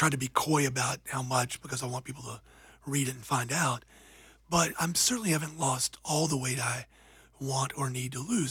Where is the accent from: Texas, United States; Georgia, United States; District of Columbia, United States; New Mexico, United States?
Georgia, United States; St. Simons Island; But when I was growing up on the beach in St. Simons Island, Georgia